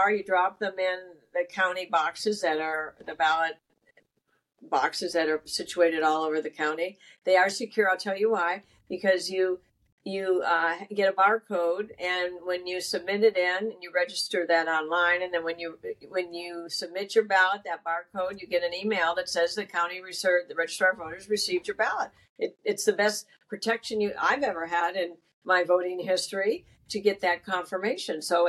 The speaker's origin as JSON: {"language": "English", "town": "Chicago", "region": "Illinois", "country": "United States", "tie": "born there", "said": "I was born in Chicago."}